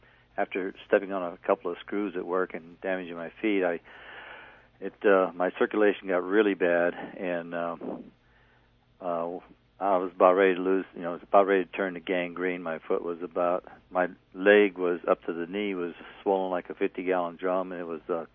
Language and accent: English; Norwalk, California, United States; I'm from Norwalk, California, and I'm a construction worker.